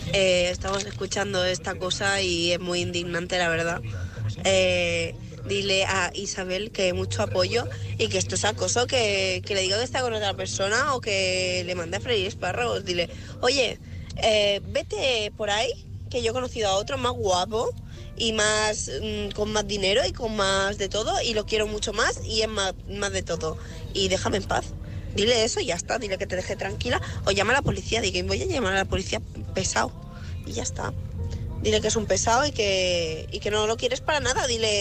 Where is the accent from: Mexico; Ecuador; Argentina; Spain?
Spain; Mataró, Catalonia; Soy corresponsal de Mataró